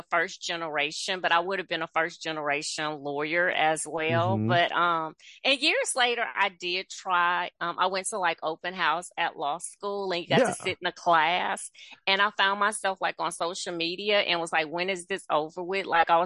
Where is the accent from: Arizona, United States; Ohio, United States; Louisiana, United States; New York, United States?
Louisiana, United States; Baton Rouge; I grew up in Baton Rouge, Louisiana.